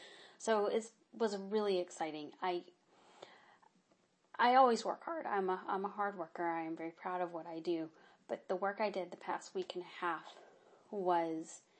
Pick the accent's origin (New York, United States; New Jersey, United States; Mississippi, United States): Mississippi, United States; also born or lived in Austin; I did not grow up in Austin, Texas. I grew up in Mississippi, but I went to high school in Austin, Texas